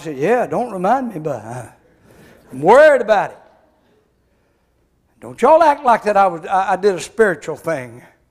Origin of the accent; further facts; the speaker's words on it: Arkansas, United States; When I was a boy growing up in South Arkansas, there was 8 of us boys.